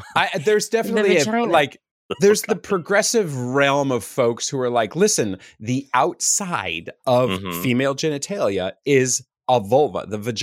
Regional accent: Colorado, United States; I'm originally from Colorado as well.

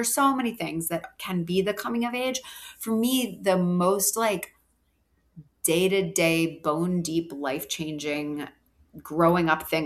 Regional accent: Massachusetts, United States; I grew up in Massachusetts, where, you know, the New England Patriots are actually the state religion.

